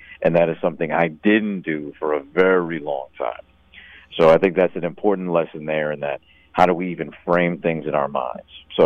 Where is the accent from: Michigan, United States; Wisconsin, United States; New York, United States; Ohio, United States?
New York, United States; New York City; also born or lived in Washington, D.C.; now in Dallas, United States; So I'm born and raised in New York City. Been down here in Dallas, Texas for about 5 years now.